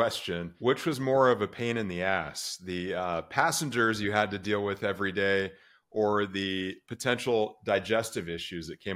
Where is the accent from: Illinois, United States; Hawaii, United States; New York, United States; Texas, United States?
Texas, United States; Dallas; My hometown airline here in Dallas.